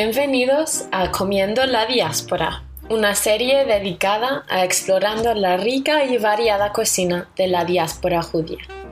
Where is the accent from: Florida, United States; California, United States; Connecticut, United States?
Connecticut, United States; Spanish is a second language; also born or lived in Madrid; Yo soy estadounidense, como imagino que podéis oír en mi acento, de un estado del noreste que se llama Connecticut. Pero durante el año pasado viví aquí en Madrid, trabajando como una investigadora bajo una beca Fulbright.